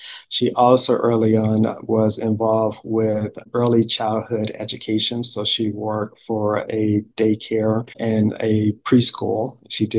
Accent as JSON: {"language": "English", "town": "Chicago", "region": "Illinois", "country": "United States", "tie": "born or raised there", "said": "Growing up in Chicago, I did public schools the entire time that I was there."}